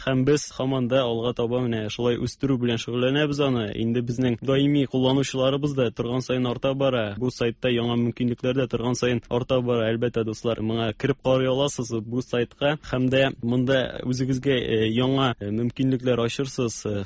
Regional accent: Baltasi, Tatarstan, Russia; Мин үзем Балтач районы кешесе инде. Балтачта тудым 86 елда.

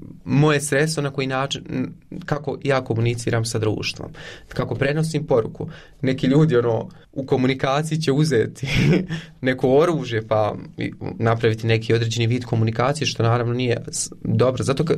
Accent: Konjic, Federation of Bosnia and Herzegovina, Bosnia & Herzegovina; also born or lived in Eisenach, Germany; I odrastao sam u Konjicu, nisam iz Sarajeva

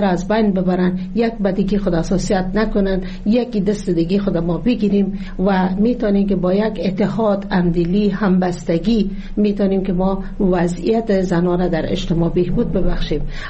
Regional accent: Jowzjan, Afghanistan; در این جوزجان، در ولایت ما،

